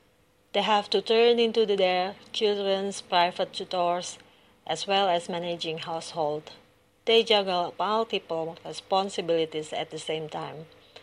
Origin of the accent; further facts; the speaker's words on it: Indonesia; from Indonesia.